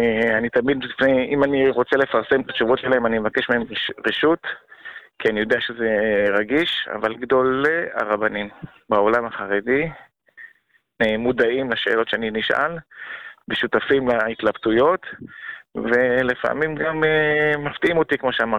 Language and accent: Hebrew; Jerusalem, Jerusalem District, Israel; אני ירושלמי, גדלתי בשכונת הבוכרים בירושלים